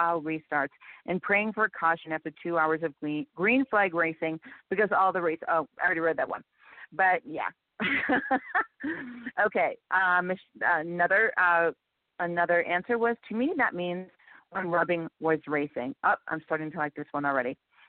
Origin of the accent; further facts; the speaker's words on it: New England, United States; And personally, for me, I'm from New England